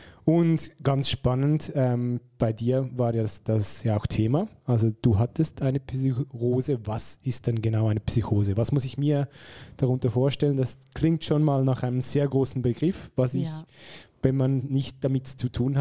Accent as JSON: {"language": "German", "country": "Switzerland", "said": "Jetzt wird es uns gerade schwerfallen als Schweizer. Wir müssen wechseln auf Hochdeutsch"}